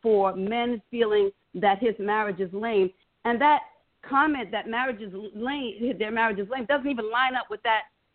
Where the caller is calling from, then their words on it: Long Island, New York, United States; I'm calling from Long Island.